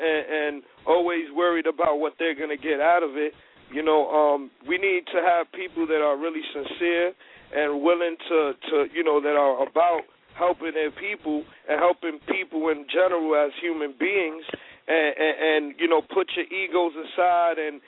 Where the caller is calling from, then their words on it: New York, United States; New York.